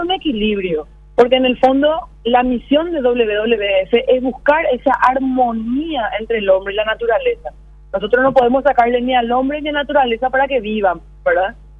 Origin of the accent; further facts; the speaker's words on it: Paraguay; Nos enorgullecemos, como paraguayos que somos